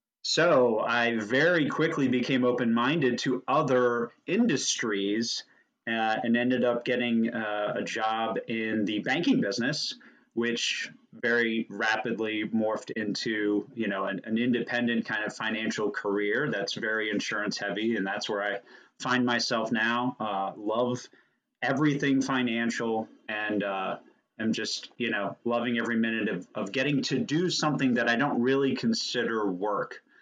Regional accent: Washington, District of Columbia, United States; I grew up in the Washington, D.C. area, so that connection to the Washington Post was there.

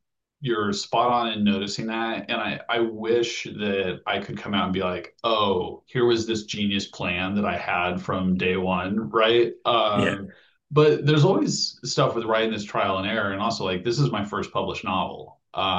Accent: Llewellyn, Nebraska, United States; my actual hometown is Llewellyn, Nebraska, which is a town of, it was 300 people when I was growing up. Now it's probably about 150 people in Western Nebraska. And Western Nebraska is like flat as flat can be.

